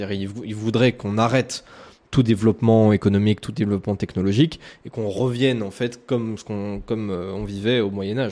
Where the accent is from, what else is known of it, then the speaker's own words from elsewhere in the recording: France; Chez nous, en France, c'est 40% aussi.